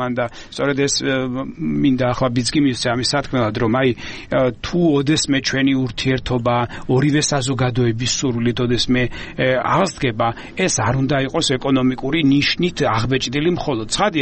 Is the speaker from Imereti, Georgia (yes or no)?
no; Samegrelo-Zemo Svaneti, Georgia; მეც ასე ვთქვათ მეზობელი კუთხიდან ვარ სამეგრელოდან ვარ წარმოშობით